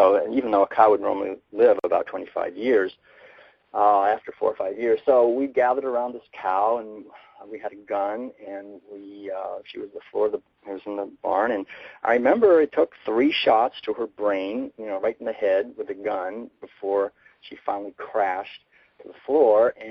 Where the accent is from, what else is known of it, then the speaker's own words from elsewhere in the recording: Concord, Massachusetts, United States; I was born and raised in Concord, so I started reading